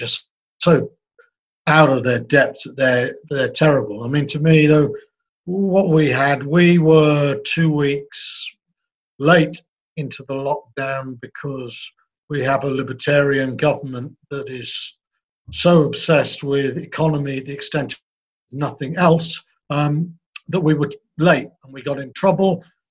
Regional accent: Wales, United Kingdom; I think growing up in Wales was a part.

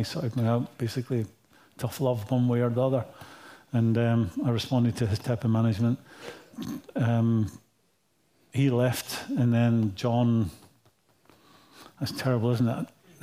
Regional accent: Scotland, United Kingdom; So being Scottish, keeping up with the things

